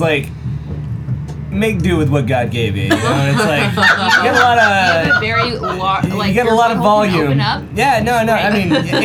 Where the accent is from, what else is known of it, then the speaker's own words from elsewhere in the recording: South Carolina, United States; I'm from South Carolina.